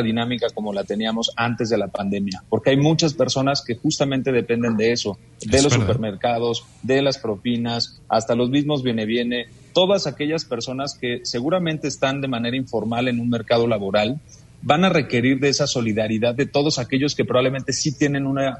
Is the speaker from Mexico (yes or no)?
yes; Mexico; Es un gran reto para nosotros como mexicanos el que después de esta pandemia podamos pensar ahora sí en cómo le hago para que al otro le vaya bien, no nada más a mí.